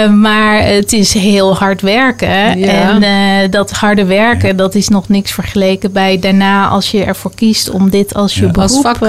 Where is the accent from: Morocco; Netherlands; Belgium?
Netherlands; Gouda, South Holland; born there; Nou, ik ben geboren in Gouda, in Nederland.